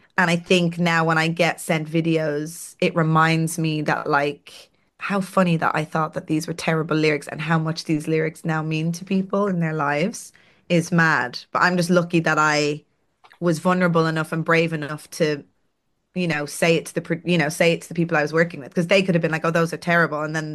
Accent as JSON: {"language": "English", "town": "Donaghmede", "region": "Leinster", "country": "Ireland", "said": "Oh, I'm from Donaghmede, so I literally was from"}